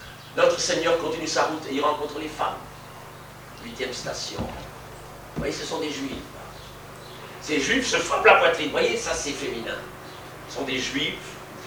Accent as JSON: {"language": "French", "region": "Grand Est", "country": "France", "tie": "born there", "said": "Je suis alsacien de mère et de naissance."}